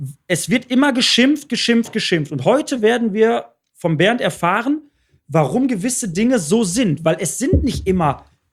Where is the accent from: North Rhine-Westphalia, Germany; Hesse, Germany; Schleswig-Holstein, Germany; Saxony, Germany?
North Rhine-Westphalia, Germany; Bottrop; Ich bin in Bottrop groß geworden